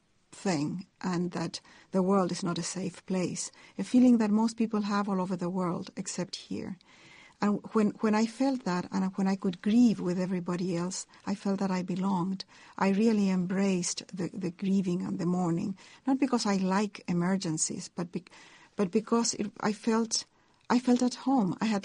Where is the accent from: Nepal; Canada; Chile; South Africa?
Chile; now in Northern California, United States; much thought, nowhere, or Latin America, or maybe, in my heart, I'm Chilean. Today, however, I say I am an American, not simply because that's what my passport verifies